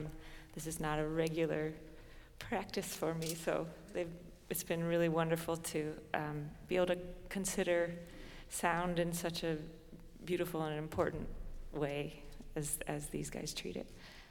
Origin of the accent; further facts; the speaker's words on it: New Orleans, Louisiana, United States; in this piece, you'll hear some text that's from a news article that came out very recently about my hometown, New Orleans.